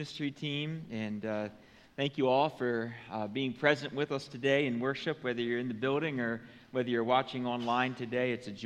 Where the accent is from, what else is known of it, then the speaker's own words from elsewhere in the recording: Lancaster, Pennsylvania, United States; I was born in Lancaster County long ago in the spring of 1981. You believe? Wow. Yeah. Yeah. Wow. Yeah. My. Lancaster is my home. Yes, it is. It is my geography. It's my location.